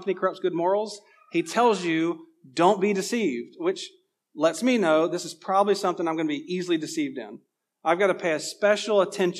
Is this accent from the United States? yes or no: yes; Georgia, United States; now in California, United States; Obviously, my accent remains here to some degree, but it's not nearly what it was 15 years ago. And I didn't do anything intentionally to change that. I certainly didn't try to lose it. And so I leave Georgia, go to California.